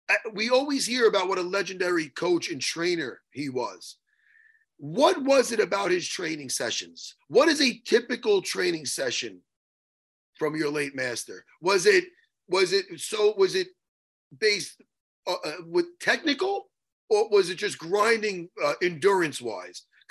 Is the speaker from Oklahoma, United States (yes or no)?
no; North Brunswick, New Jersey, United States; I'm from North Brunswick.